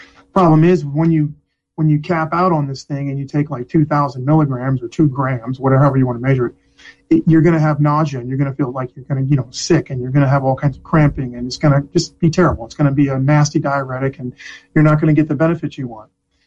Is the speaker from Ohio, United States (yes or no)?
yes; Ohio, United States; I'm a small town boy. I'm from Wayne County. I'm from a little small farm town in Wayne County, Ohio.